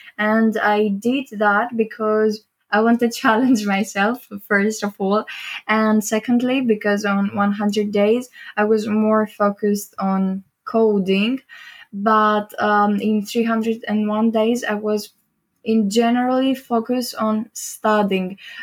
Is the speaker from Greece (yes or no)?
yes; Greece; English is a second language; I'm originally from Greece